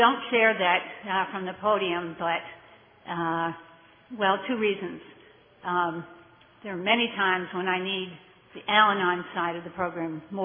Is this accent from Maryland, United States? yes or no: yes; Durwood, Maryland, United States; also born or lived in Boston; I'm from Durwood, Maryland, but I was born in Boston